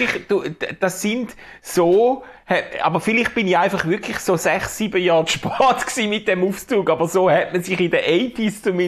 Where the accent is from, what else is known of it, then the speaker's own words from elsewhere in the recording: Schaffhausen, Switzerland; Das ist doch inspirierend gewesen für mich als Schaffhauser Cityboy.